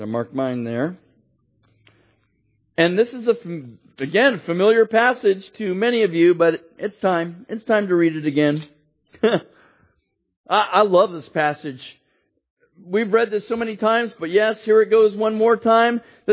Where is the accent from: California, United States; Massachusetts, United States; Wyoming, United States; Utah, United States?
California, United States; And of course, growing up in the Bay Area, I was a huge Oakland A's fan, all right? Because I lived on the East Bay